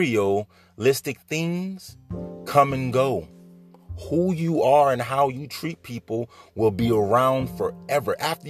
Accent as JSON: {"language": "English", "town": "Bridge City", "region": "Louisiana", "country": "United States", "tie": "born or raised there", "also_born_or_lived": "Baton Rouge", "said": "but I was born right here in Louisiana. You know what I mean? Baton Rouge, Louisiana, to be exact. Moved to New Orleans as a child, raised in Bridge City. All I know is Louisiana"}